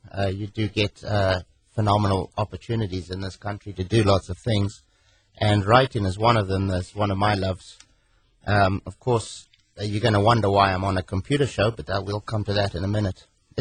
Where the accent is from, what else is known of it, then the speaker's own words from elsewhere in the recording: Bromley, London, United Kingdom; born there; He was born in Cambridge, England, and I was born in Bromley, Kent.